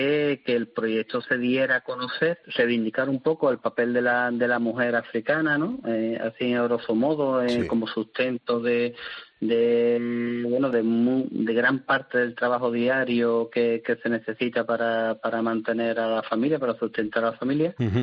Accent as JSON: {"language": "Spanish", "town": "Puerto Real", "region": "Andalusia", "country": "Spain", "said": "Yo soy de Puerto Real y es un pueblo muy de aquí de Cádiz, muy solidario."}